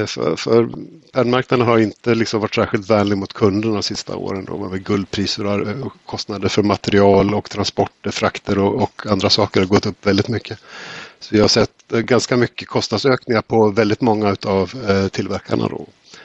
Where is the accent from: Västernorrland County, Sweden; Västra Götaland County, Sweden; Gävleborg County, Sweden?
Gävleborg County, Sweden; Sandviken; Jag är från Sandviken och där finns det en bokhandel.